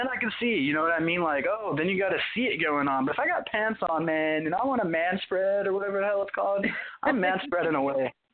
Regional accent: Arizona, United States; Hey, I grew up in Arizona on the Mexican border, all right?

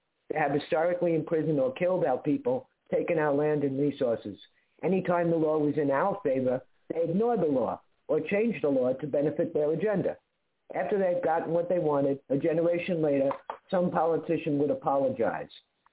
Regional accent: United States; the United States has kept me locked up because I am an American Indian.

